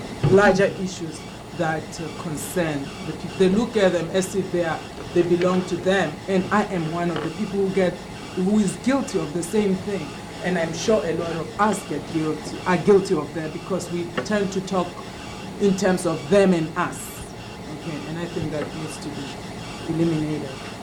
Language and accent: English; South Africa; First, I'm South African, and I organized at home, student level, community level.